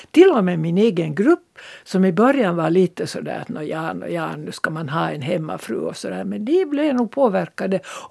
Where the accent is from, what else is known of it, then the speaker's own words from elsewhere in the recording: Estonia; first language Swedish; now in Finland; Jag kom från Estlands minoritet och sökte mig till den finlandssvenska minoriteten.